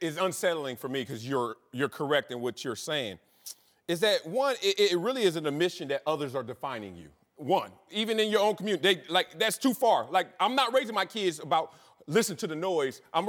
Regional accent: Compton, California, United States; I said, I'm from Compton. I identify with the same thing, too.

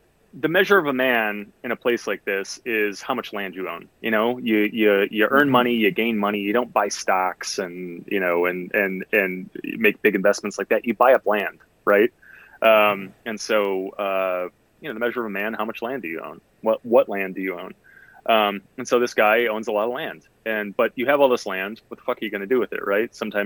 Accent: Detroit, Michigan, United States; I grew up in Detroit proper. So my experience growing up was very different.

